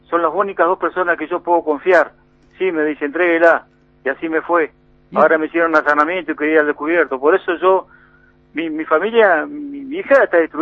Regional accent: Bariloche, Río Negro, Argentina; Y si yo conozco Bariloche, me crié en Bariloche, conozco todos los barrios, sé quién es quién.

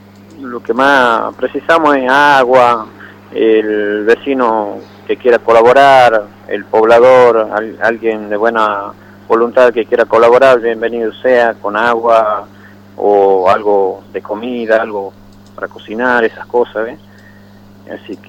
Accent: Salta, Argentina; Nosotros somos los campesinos de la Ruta 81, Pajé, Morillo, Los Blancos y Dragones.

